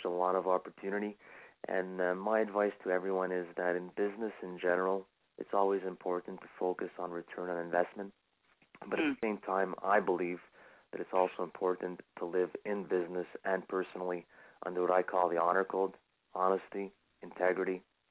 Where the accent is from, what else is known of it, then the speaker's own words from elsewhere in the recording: Montreal, Quebec, Canada; also born or lived in Zagreb, Croatia; including my hometown, Montreal, Quebec, also Southeast Florida, Manhattan, New York, Santo Domingo, Dominican Republic, or my native land of Zagreb, Croatia.